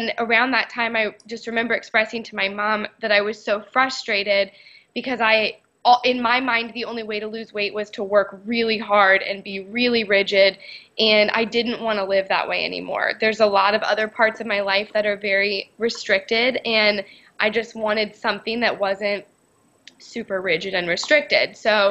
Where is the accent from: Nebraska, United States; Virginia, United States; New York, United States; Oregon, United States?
Virginia, United States; so my mom told me about a doctor in my hometown in Virginia that was like an osteopath.